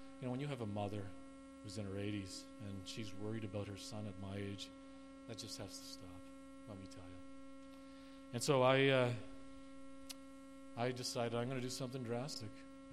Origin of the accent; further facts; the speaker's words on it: Brampton, Ontario, Canada; born there; I was born in Brampton, Ontario, to the parents of World War II immigrants from Europe. I was raised in a good Christian home.